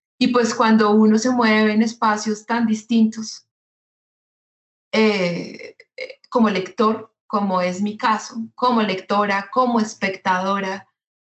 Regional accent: Sevilla, Valle del Cauca, Colombia; yo crecí en Sevilla, Valle del Cauca, y eso hizo mi mirada y eso hace mi mirada distinta

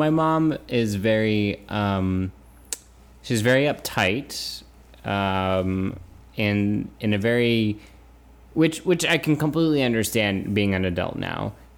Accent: San Diego, California, United States; born there; So back in 1986, I was born in San Diego, California. I was a Navy baby.

